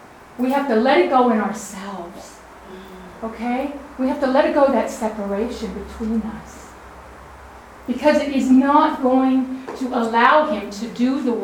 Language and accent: English; United States; now in Australia; I can look okay, because look at me. Open my mouth. Oh, Americ